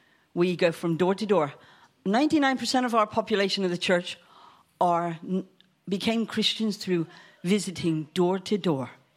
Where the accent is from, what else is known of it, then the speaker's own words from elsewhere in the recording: United States; born there; accent: American twang; also born or lived in Thailand; I have a bit of a twang because I am an American born. Married an Englishman.